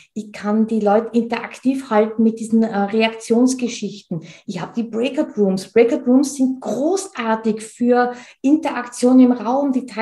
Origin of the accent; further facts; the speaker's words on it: Tyrol, Austria; Und ich bin Tirolerin, wie man unschwer hört.